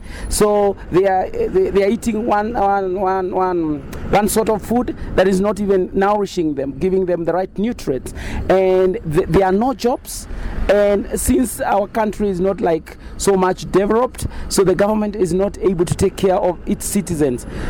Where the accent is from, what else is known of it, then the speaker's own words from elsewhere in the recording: Western, Kenya; I grew up in a very humble village west of Kenya, a very small village, and I grew among eight siblings. My father was a peasant farmer